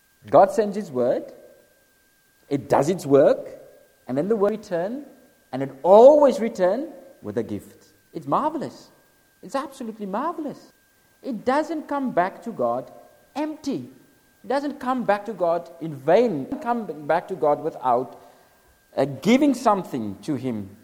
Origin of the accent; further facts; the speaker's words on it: Cape Town, Western Cape, South Africa; My son, I'm South African. I'm particularly from Cape Town. I'm from Cape Town, so we have beautiful weather.